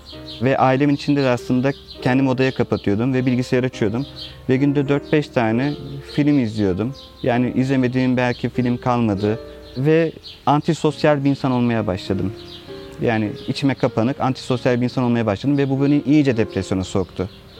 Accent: Istanbul, Turkey; also born or lived in Izmir; 1979 yılında İzmir'de doğdum ama İstanbul'da büyüdüm.

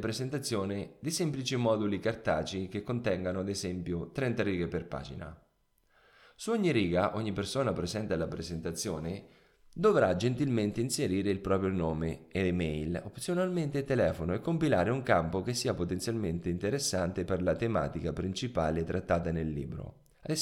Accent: Porto Sant'Elpidio, Marche, Italy; Siamo così partiti in questo progetto nell'organizzare una presentazione al club Juve del mio paese, che è Porto Sant'Elpidio.

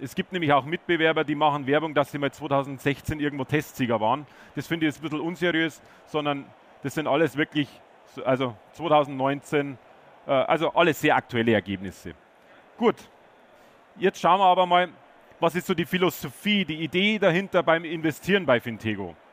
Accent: Bavaria, Germany; Ich bin ein Bayer.

